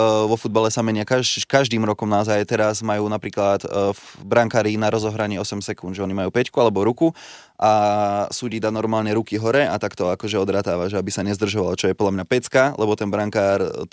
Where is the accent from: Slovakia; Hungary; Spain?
Slovakia; Banská Bystrica, Banská Bystrica Region; akože ja si to pamätám, lebo som Bystričan